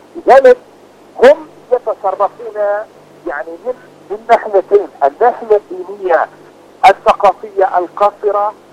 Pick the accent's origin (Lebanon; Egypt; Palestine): Palestine; نأسف مرة أخرى نحن كفلسطينيين